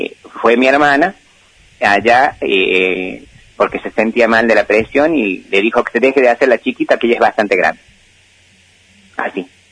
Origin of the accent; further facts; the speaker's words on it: Guandacol, La Rioja, Argentina; yo soy oriundo de Guandacol, nací allá, me crecí